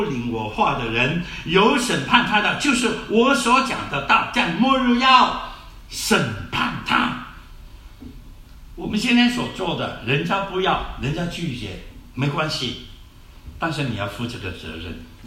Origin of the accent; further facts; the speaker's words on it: Fujian, China; now in Hong Kong; 因为我们是福建人呐、啊，那么福建人老人家就很想所有的孩子们都聚在一起，不要分开，所以呢，他们全部都到了加拿大